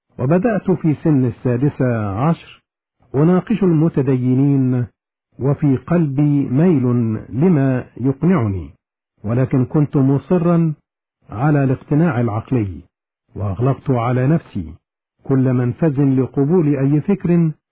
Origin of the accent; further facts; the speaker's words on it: Sohag Governorate, Egypt; كنت أذهب مع والدي إلى الكنيسة بالقرية التي نشأت فيها بمحافظة سوهاج بمصر.